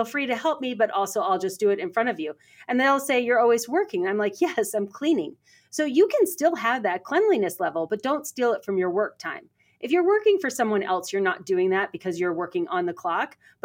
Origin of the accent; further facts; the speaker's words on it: England, United Kingdom; And I called them linens because I'm English.